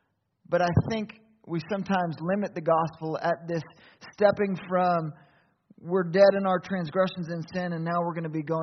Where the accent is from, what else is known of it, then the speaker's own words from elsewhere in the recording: Maine, United States; I grew up in Maine. I grew up in a church similar to this, a Baptist church.